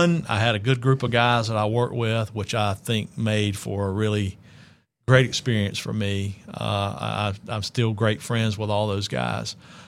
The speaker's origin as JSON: {"language": "English", "region": "North Carolina", "country": "United States", "tie": "born or raised there", "said": "I grew up in North Carolina, it was a tobacco farm. We grew tobacco. We had row crops and turkeys and hogs."}